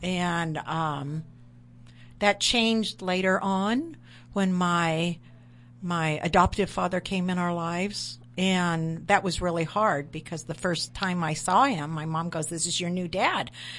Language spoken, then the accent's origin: English; Maine, United States; born there; My mom, I was born in Maine, my brother and I, and we were 9 months apart.